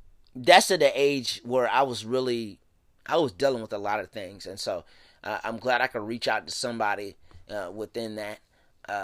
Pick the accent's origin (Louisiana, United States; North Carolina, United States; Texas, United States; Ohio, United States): Ohio, United States; Columbus; Columbus, Ohio. Come on, Columbus. Y'all know this is my hometown.